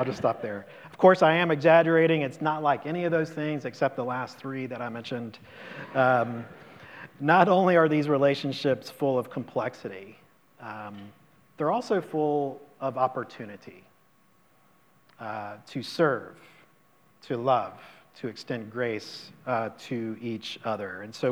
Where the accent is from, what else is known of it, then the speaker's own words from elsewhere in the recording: Charlotte, North Carolina, United States; I'm from Charlotte, and we were vacationing in the city that I grew up